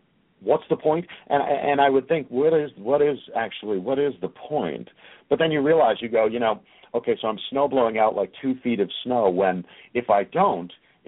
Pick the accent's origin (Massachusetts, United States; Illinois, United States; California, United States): Massachusetts, United States; Newton; I'm from Massachusetts. I grew up in the Boston area.